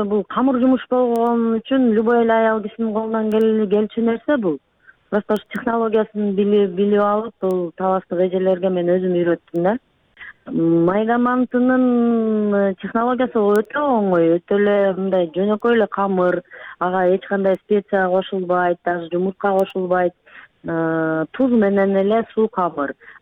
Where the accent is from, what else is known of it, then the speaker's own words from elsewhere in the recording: Osh, Osh Region, Kyrgyzstan; now in Moscow, Russia; Ошто төрөлүп, Ошто чоңоюп өскөн. Атам кызматы боюнча ошо Ошто жашап калып, анан ушул майда манты менен чоңойгонбуз да биз. Москвага келип